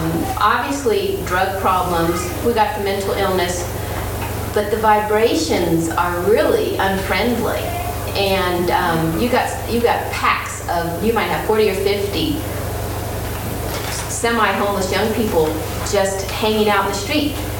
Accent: Santa Cruz, California, United States; because I'm from Santa Cruz, and Santa Cruz certainly has an interesting reputation, not always very positive.

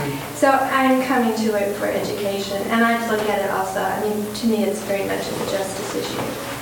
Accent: the South, United States; I grew up in the South and had to deal with, you know, the racial issues of that time in the 50s and 60s.

